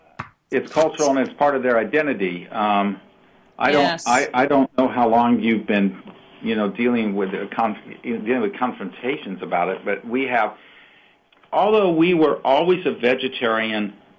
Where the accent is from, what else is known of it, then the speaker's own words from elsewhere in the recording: Midwest, United States; because we're from the Midwest, he didn't know the difference.